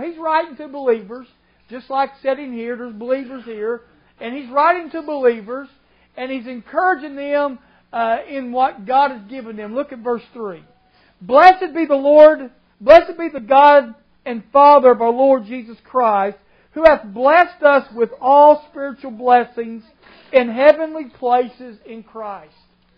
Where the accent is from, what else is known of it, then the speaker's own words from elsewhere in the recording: Indianapolis, Indiana, United States; born there; She was born in Georgia, and I was born in Indianapolis.